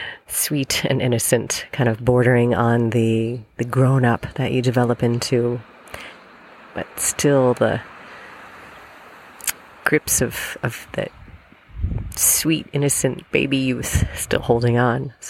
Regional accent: Illinois, United States; another one, in my home state of Illinois, a suburb not far from where I grew up, where my parents still reside.

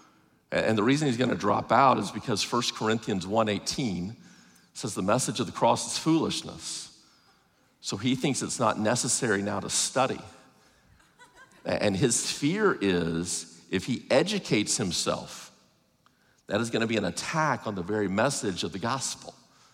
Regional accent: Arkansas, United States; I'm from Arkansas. We're used to that kind of critique.

